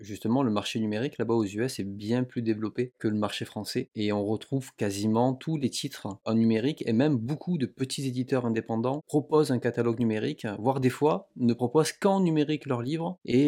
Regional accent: France; Mais le prix du numérique est bien plus cher que chez nous en France.

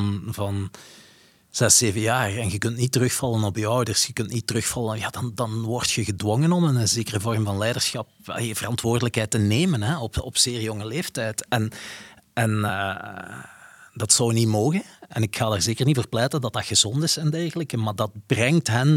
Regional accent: Flanders, Belgium; Ik van België. Toen kreeg ik de vraag, zit je een Wal of een Vlaming? Ik zei, ik ben Vlaming.

